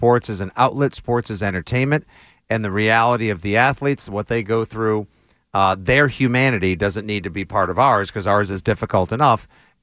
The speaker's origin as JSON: {"language": "English", "town": "Boston", "region": "Massachusetts", "country": "United States", "said": "Like, we can make those jokes because, well, we're from Boston and we don't really care."}